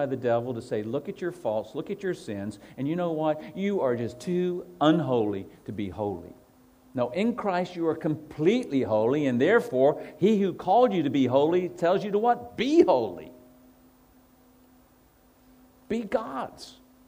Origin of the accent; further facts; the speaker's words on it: United States; I try not to I'm American, so I try not to talk about stuff.